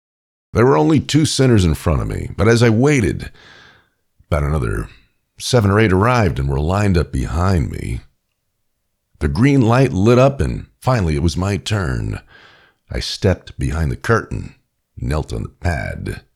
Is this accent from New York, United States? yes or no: yes; New York, United States; As a kid growing up in New York, I knew several kids whose families fled Castro.